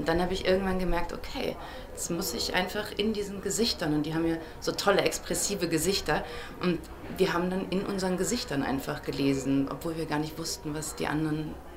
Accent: Germany; was ich als Deutsche nicht verstehen kann

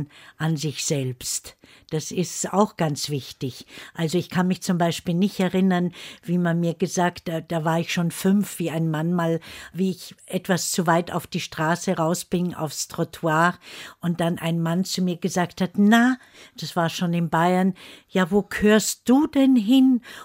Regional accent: Silesian Voivodeship, Poland; born there; Ich bin ja geboren in Oberschlesien, Auschwitz war nicht weit.

